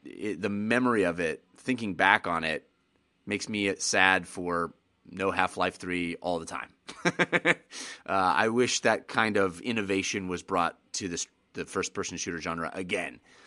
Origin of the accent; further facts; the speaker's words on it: United States; because I'm an American and have all of the lack of worldliness that comes along